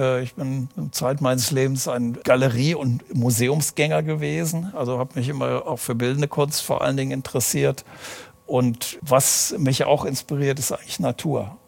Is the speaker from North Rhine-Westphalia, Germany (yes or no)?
yes; Aachen, North Rhine-Westphalia, Germany; born there; Ich bin ja in Aachen geboren und ich kenne das noch aus den 60er Jahren